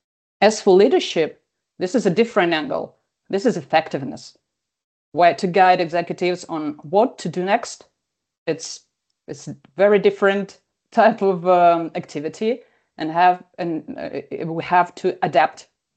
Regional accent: Russia; English is a second language; moved away as an adult; now in France; So originally I'm from Russia, and I spent the largest part of my career there. But like 6 years ago, I moved to France, and I work here since.

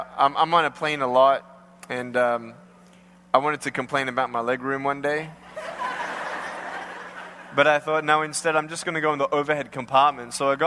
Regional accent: Australia; now in California, United States; And I'm from Australia. I have moved to California 4 years ago

